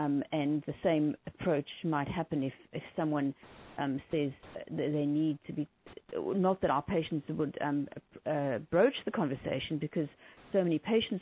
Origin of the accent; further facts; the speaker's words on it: South Africa; I'm from South Africa.